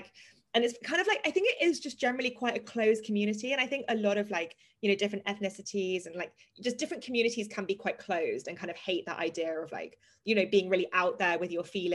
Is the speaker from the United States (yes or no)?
no; London, United Kingdom; born there; I was born in London, like I am British as much as I'm Indian.